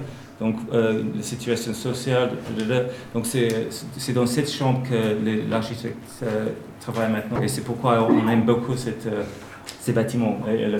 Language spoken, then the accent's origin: French; Wales, United Kingdom; French is a second language; Mais là, ici on a le barrage, mais chez nous à Trenec, il y a aussi un barrage.